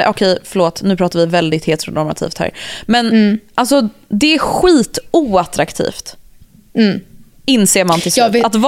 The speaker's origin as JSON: {"language": "Swedish", "town": "Gothenburg", "region": "Västra Götaland County", "country": "Sweden", "said": "vill då gärna flytta hem till Göteborg där jag är ifrån"}